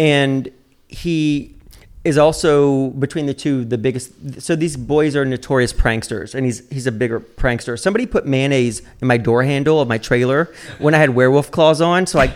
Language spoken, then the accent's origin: English; the South, United States; I grew up gay in the South.